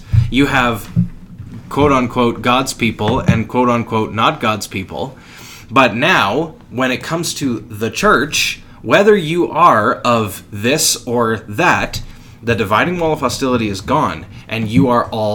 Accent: Canada; born there; And we are blessed to have been born here.

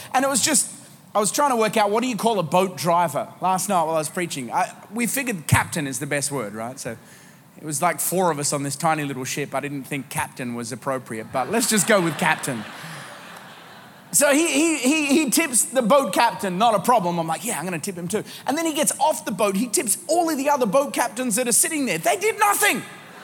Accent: Australia; But so being an Australian

